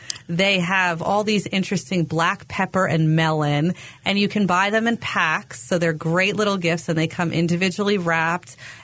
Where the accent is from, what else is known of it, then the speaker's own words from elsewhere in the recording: Long Island, New York, United States; I grew up in Long Island, New York.